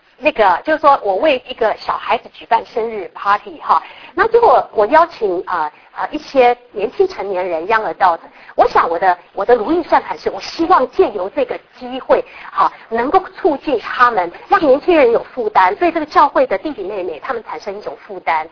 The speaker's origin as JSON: {"language": "Chinese", "country": "Taiwan", "tie": "born or raised there", "said": "就说如果以我曾在台湾出生长大，就说到了我们长大之后，甚至孩子都出来了"}